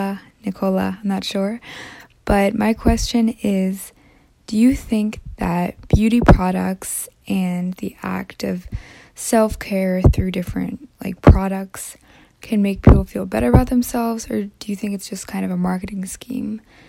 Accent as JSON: {"language": "English", "town": "San Francisco", "region": "California", "country": "United States", "said": "I am from San Francisco."}